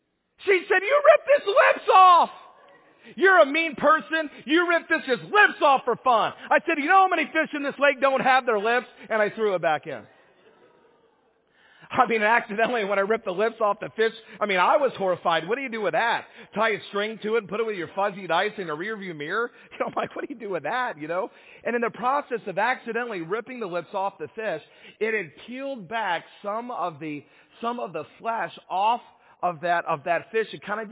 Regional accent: Atlanta, Georgia, United States; really growing up in Atlanta, we never really went hunting or fishing. The only time we ever saw a gun in Atlanta, well, it wasn't a good thing

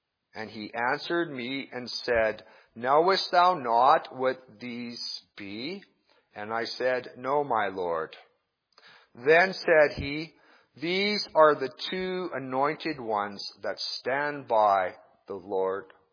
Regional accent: Alberta, Canada; His wife, Lorraine Teske, was somebody that I grew up with in my hometown. And the old Dingman Well location was about, half a mile away from her place. And just above the old Dingman Well was a very interesting part of southern Alberta

